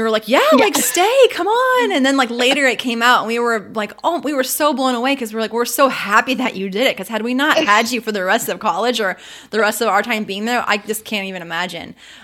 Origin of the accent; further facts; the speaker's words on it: Indiana, United States; oh, everybody's from Kentucky. We're from Indiana.